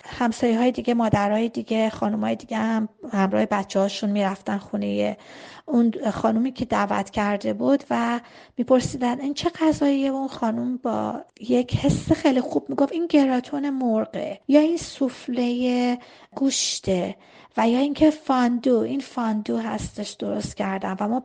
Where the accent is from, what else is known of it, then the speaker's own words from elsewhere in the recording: Abadan, Khuzestan, Iran; در زادگاه بچگیم زمانی که من بسیار کوچیک بودم در شهر آبادان